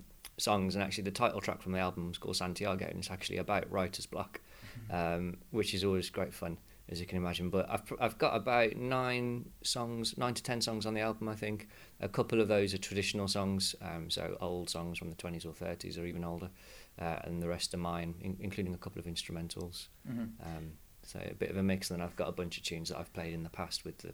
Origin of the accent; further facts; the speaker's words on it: West Midlands, United Kingdom; now in Birmingham, United Kingdom; I'm from the Black Country originally, and I now live in Birmingham.